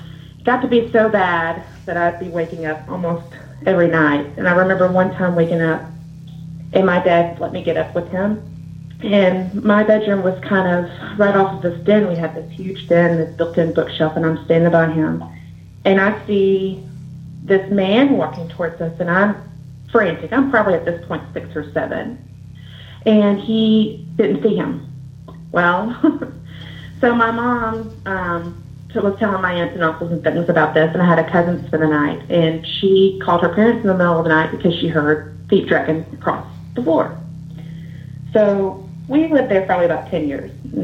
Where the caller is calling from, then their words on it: Huntsville, Alabama, United States; I'm calling from Alabama.